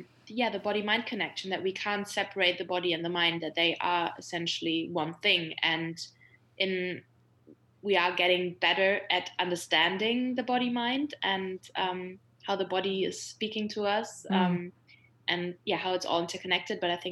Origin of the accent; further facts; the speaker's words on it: Cologne, North Rhine-Westphalia, Germany; also born or lived in Spain; So I am from Cologne. I'm from here. But after I finished high school, or actually during high school, I lived in Spain for a year